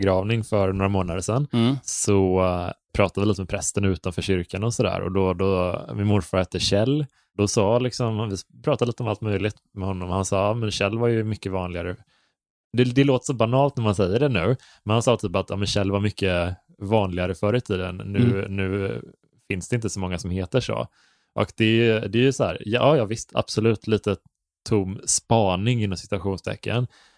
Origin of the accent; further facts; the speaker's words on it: Halland County, Sweden; Liksom, Halland liksom.